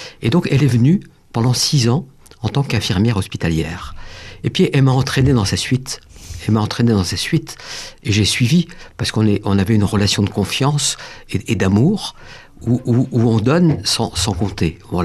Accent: Île-de-France, France; puisqu'on est de l'Essonne

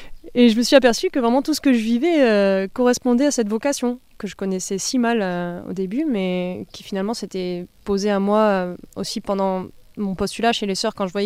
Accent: Tarbes, Occitanie, France; je suis native de Tarbes, comme je l'ai déjà dit. J'ai passé toute ma vie là.

